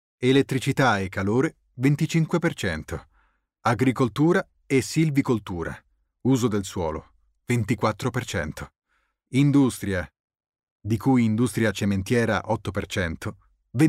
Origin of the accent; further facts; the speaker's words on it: Cologne, North Rhine-Westphalia, Germany; Quando ero piccolo, veniva a Colonia quello che in dialetto chiamavamo Klutenmann, carbonaio, col suo camion pieno di briquette di carbone. Per noi bambini era una gioia immensa